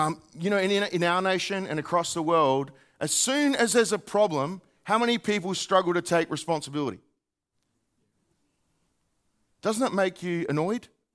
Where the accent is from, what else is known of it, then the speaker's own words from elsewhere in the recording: Australia; it's really interesting to have the privilege of being an Australian who's coming from a different outside perspective